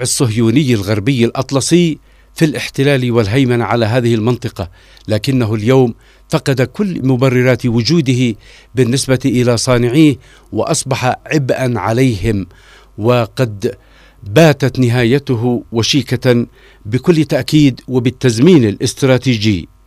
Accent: Yemen; وهذا ما لا نقوله نحن كيمنيين

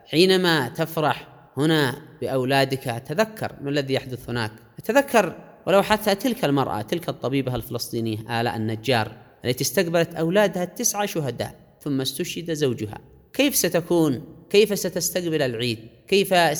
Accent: Yemen; لدينا كيمنيين كأبناء الإيمان والحكمة

